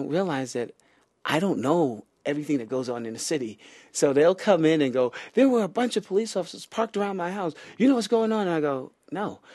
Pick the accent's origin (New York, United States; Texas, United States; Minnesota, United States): New York, United States; Brooklyn; now in Las Vegas, United States; Yes, it was kind of hard because, you know, I'm from Brooklyn, and I played basketball, and I hung out with the guys